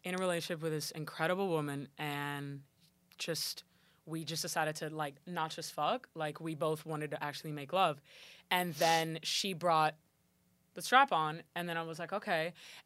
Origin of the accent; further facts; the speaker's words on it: Miami, Florida, United States; I'm from Miami.